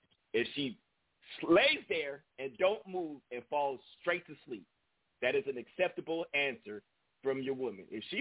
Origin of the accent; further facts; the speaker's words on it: California, United States; Hey, well, I'm from California, too, so shout out to you.